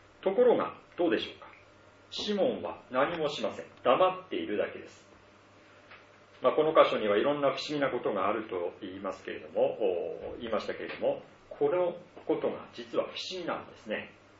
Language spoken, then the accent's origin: Japanese; Tohoku, Japan; 私の実家も東北の古い家でありましたから、お客様が例えば遠いところから来たお客さんが泊まるというとなると本当に大変なおもてなしをいたしました。